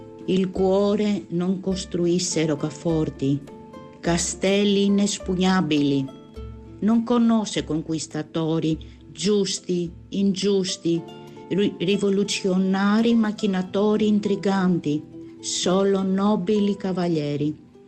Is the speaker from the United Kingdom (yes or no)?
no; Greece; Italian is a second language; now in Italy; e sono greca.